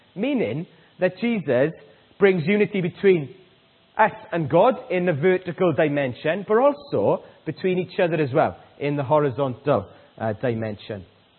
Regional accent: Wales, United Kingdom; I love my country and I love my church. We as Welsh people are not great travellers at times.

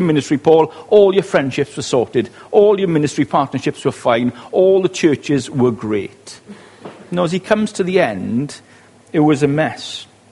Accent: Wales, United Kingdom; accent: Welsh; now in Abergavenny, United Kingdom; I'm from West Wales.

